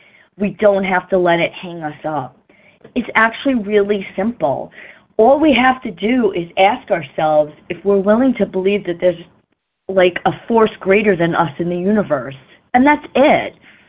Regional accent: New York City, New York, United States; I'm from New York City.

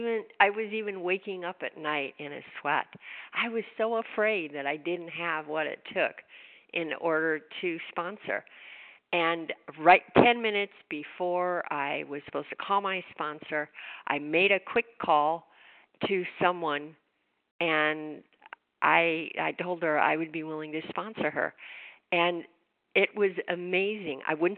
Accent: California, United States; from California

